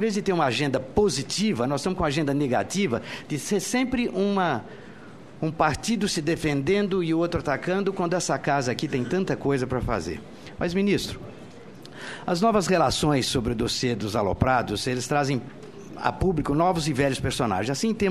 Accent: São Paulo, Brazil; now in Goiás, Brazil; eu sou paulista, embora more no estado de Goiás há 36 anos

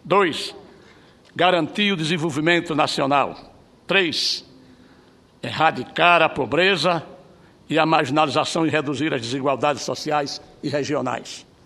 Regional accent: Alagoas, Brazil; O quadro social que se encontra o povo da minha terra é grave.

